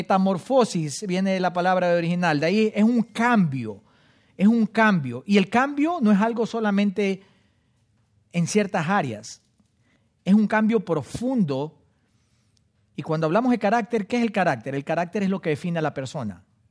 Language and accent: Spanish; Guayaquil, Guayas, Ecuador; accent: costeño; Hablo con acento a lo mejor costeño, porque soy de Guayaquil, Ecuador